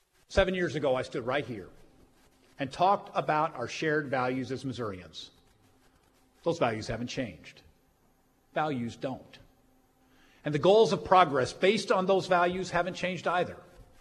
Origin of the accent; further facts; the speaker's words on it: DeSoto, Texas, United States; Growing up in DeSoto, I went to Central Elementary School.